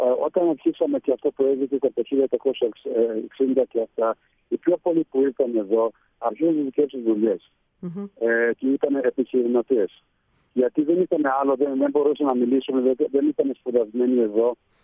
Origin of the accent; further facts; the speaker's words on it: South Africa; Ήταν εδώ και εδώ γεννήθηκα με τον αδερφό μου εδώ, στην Νότια Αφρική. Γεννήθηκα εδώ.